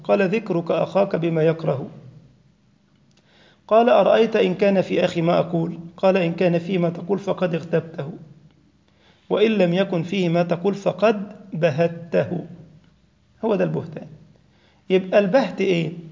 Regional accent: Egypt; عندنا في مصر مثلا الزوجة تريد أن تضر زوجها

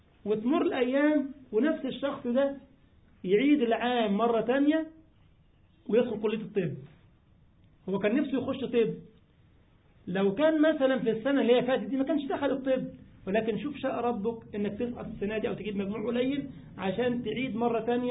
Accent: Egypt; أني أحكي لك قصة واقعية كانت في بلدنا، في مدينة عندنا في مصر

